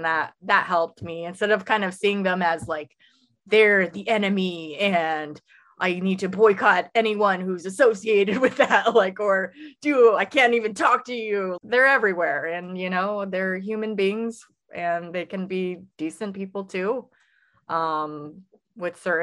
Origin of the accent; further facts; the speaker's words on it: California, United States; also born or lived in Seattle; now in Maryland, United States; Because I grew up in California and then also lived in Seattle area, I grew up in fairly liberal bubbles.